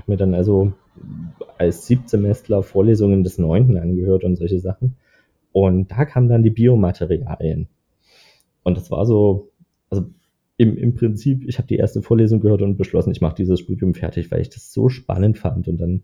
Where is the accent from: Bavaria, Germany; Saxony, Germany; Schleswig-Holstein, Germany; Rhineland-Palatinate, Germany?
Saxony, Germany; Dresden; dass ich als Dresdner erstmal an die TU möchte.